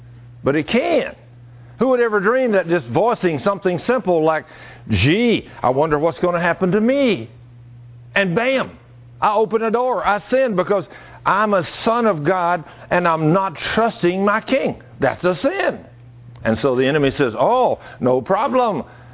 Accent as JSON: {"language": "English", "region": "Texas", "country": "United States", "tie": "born or raised there", "said": "I was raised here in Texas, and there is scorpions here, and I have seen some fairly good-sized ones."}